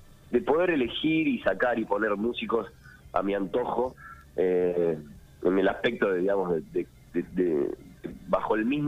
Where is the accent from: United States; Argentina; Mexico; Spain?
Argentina; Mar del Plata, Buenos Aires Province; born there; now in Buenos Aires, Argentina; Nací en Mar del Plata y me mudé a Buenos Aires. Yo estoy viviendo en Buenos Aires hace un año y medio, más o menos. Sí, un año y medio, exactamente. Hace un par de días, de un año y medio. Y estoy en Buenos Aires, en Balvanera